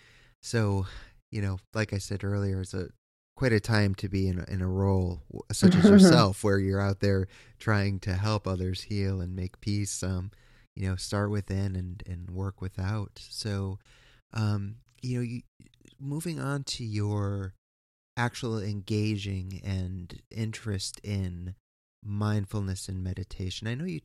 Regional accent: East Coast, United States; I am from the East Coast

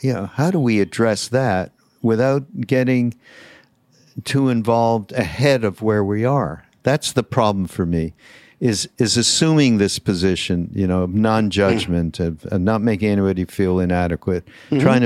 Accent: Canada; I'm from Canada

